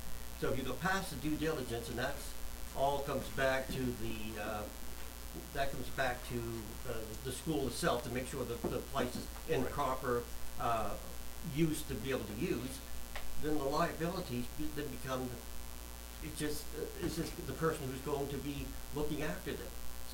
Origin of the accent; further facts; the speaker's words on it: Queens, New York, United States; I'm from North Queens, so I understand where we are